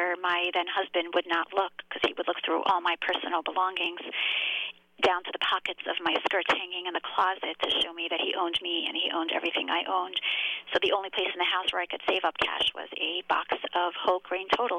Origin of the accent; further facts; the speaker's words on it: New York City, New York, United States; So I grew up in New York City, and but it was in a very insular religious community where forced marriage and child marriage are very much the norm.